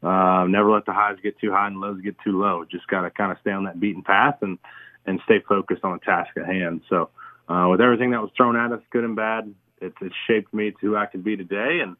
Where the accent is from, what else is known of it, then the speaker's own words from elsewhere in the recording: Concord, North Carolina, United States; also born or lived in Mobile, United States; Yeah, so I moved to Concord when I was two. And so it's really home for me. I moved from Mobile, Alabama. Don't remember one thing about Mobile. but moved up here when I was two.